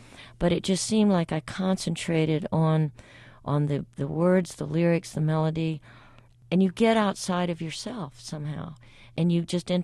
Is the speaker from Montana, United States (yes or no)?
no; Alabama, United States